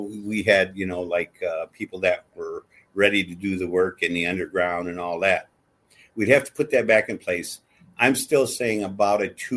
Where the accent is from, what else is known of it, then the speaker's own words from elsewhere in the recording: Muskegon, Michigan, United States; because I'm a Muskegon guy. You know, I still live in Muskegon.